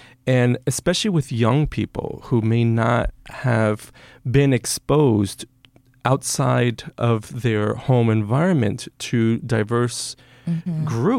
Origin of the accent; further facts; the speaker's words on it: Miami, Florida, United States; I grew up in Miami. I'm a Latin person, and we're very, in my family and in my community where I grew up, we were very affectionate with people.